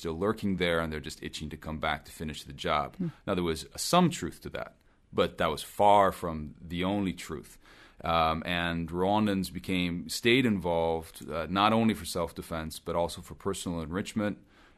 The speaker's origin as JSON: {"language": "English", "country": "Switzerland", "tie": "born or raised there", "said": "I had spent time in Tanzania, and I grew up in part in Switzerland, so I spoke both French and Swahili."}